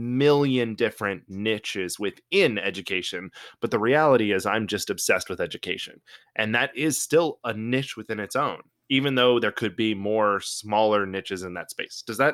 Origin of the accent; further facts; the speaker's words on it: Florida, United States; and this guy out of Florida that has no purpose being on a Canadian radio network, just making a podcast out of the guest room in his house.